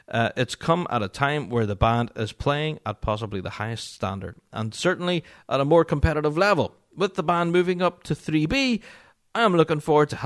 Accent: Magherafelt, Northern Ireland, United Kingdom; so you live in Draperstown, which is just outside my hometown of Marafelt

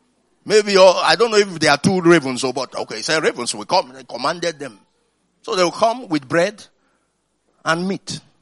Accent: Kano, Nigeria; I remember, you know, I grew up in Kano.

